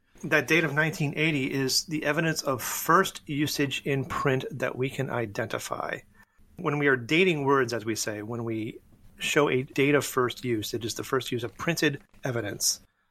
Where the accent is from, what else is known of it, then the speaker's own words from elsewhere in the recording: Massachusetts, United States; because I grew up in New England. I grew up north of Boston. I used wicked as an adverb all the time.